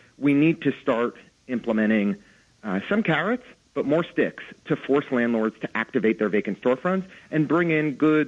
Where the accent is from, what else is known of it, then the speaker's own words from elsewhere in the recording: Brooklyn Heights, New York, United States; You know, I grew up in Brooklyn Heights